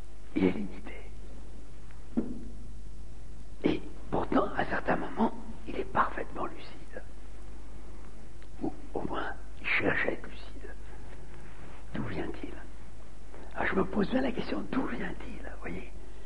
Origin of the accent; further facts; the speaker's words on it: Normandy, France; Je suis normand ici.